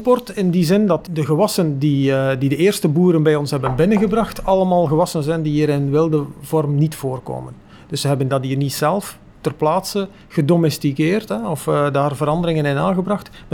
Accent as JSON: {"language": "Dutch", "town": "Bruges", "region": "West Flanders", "country": "Belgium", "said": "Maar ik ben afkomstig uit Brugge"}